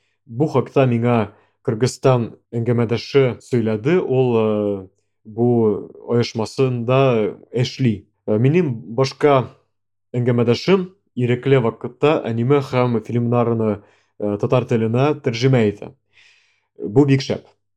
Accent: Yekaterinburg, Sverdlovsk Oblast, Russia; Мин Екатеринбургта үстем һәм моны белми идем.

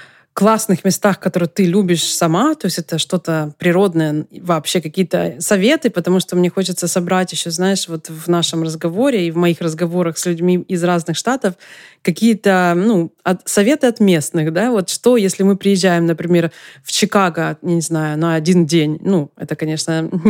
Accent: Donetsk, Donetsk Oblast, Ukraine; now in Los Angeles, United States; я из Донецка. У меня совершенно другой бэкграунд. И я как бы выросла в такой атмосфере, ну, когда тебе страшно в подъезд зайти, понимаешь?

